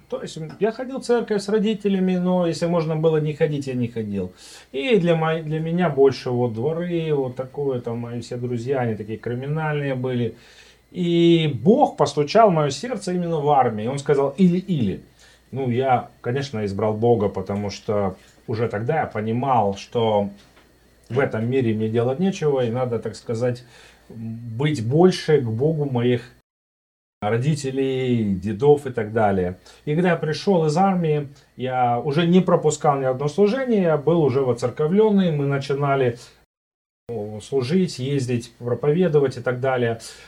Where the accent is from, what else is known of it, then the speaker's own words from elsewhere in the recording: Almaty, Kazakhstan; born there; Ну, я родился в Казахстане, в городе Алмата.